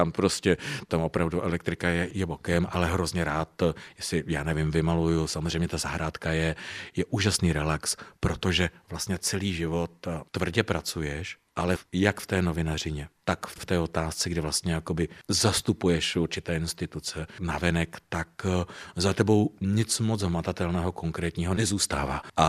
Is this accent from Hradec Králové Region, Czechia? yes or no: no; Soběslav, South Bohemian Region, Czechia; pocházíme oba dva z Táborska. Takže já jsem vyrůstal v Soběslavi, u Lužnice, miluju Lužnici